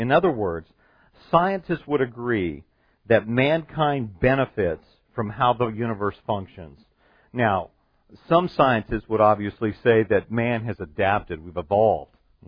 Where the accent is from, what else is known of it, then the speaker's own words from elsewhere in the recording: Colorado, United States; I'd call it a hill because I'm from Colorado and I know what real mountains look like.